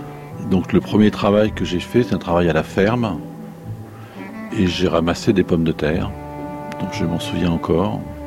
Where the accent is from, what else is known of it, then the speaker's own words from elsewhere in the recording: Bailleul, Hauts-de-France, France; born there; Je suis né à Bailleul, donc dans une ville mais qui était au bord de la campagne.